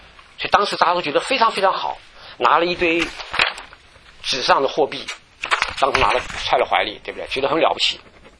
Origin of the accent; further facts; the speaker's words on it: Taiwan; now in United States; 我是从台湾来的，那台湾是个小地方